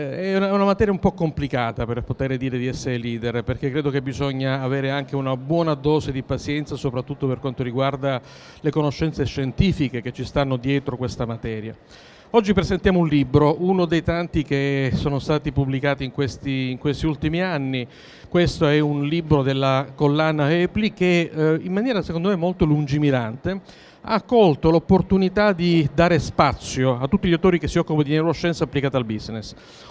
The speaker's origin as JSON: {"language": "Italian", "town": "Palermo", "region": "Sicily", "country": "Italy", "said": "Da buon palermitano, ovviamente si vede perché si vende."}